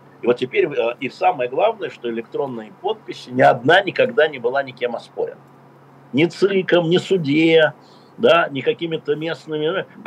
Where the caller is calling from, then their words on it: Moscow, Russia; Я говорю из Москвы.